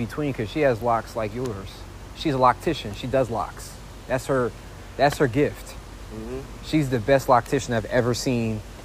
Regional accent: Philadelphia, Pennsylvania, United States; I said, what's up, y'all? I'm from Philly too.

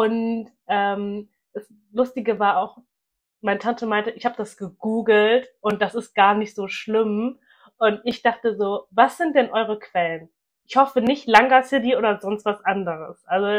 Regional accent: Germany; wo kommst du her? Und ich sage, Deutsch, du bist ja gar nicht deutsch

